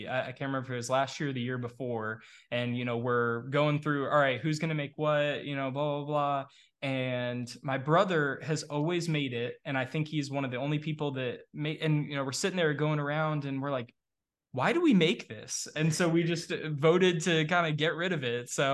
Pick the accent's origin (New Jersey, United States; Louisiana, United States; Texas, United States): Texas, United States; I grew up in Texas, and I remember one year in my childhood having ice all over the roads during spring break.